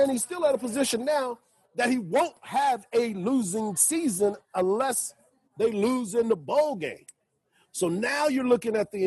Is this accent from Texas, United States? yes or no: yes; Killeen, Texas, United States; I've got friends that are from Killeen. I'm born and raised in Killeen, Texas.